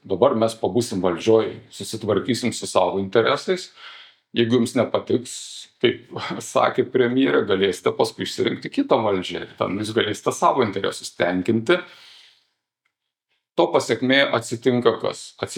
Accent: Panevėžys, Panevėžys County, Lithuania; Esu panevėžietis pagal kilmę

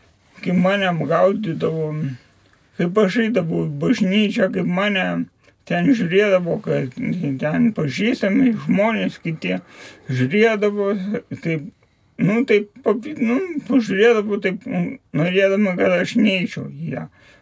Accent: Kaunas, Kaunas County, Lithuania; born there; Aš gimiau Šančiuose, Žemuosiuose, Narbuto gatvelį.

